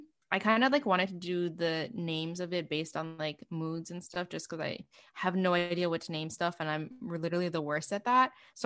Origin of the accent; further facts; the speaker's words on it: Canada; being Canadian